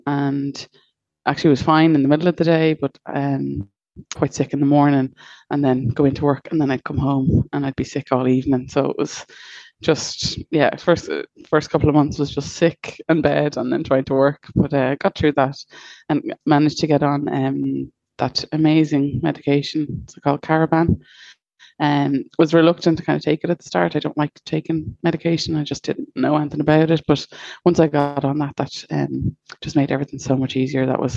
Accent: Dublin, Leinster, Ireland; from Dublin.

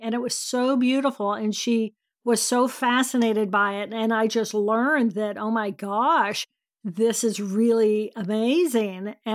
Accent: Indiana, United States; I grew up in Indiana. We had friends at the Indianapolis 500.

